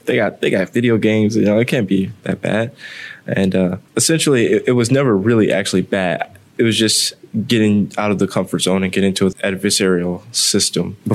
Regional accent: Detroit, Michigan, United States; I'm from Southwest Detroit, Michigan.

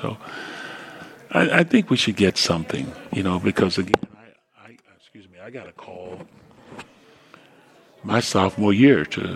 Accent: Chicago, Illinois, United States; I said, I'm from Chicago, and I've watched you play, and I think you can help us.

